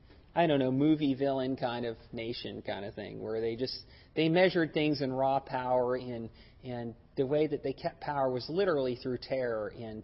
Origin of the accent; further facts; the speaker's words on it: United States; Maybe that is right, but, I'm an American, so...